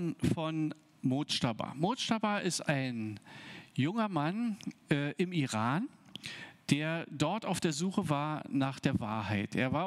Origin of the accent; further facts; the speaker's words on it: Brandenburg an der Havel, Brandenburg, Germany; in Brandenburg, da wo ich herkomme, Brandenburg an der Havel, im ganzen Land Brandenburg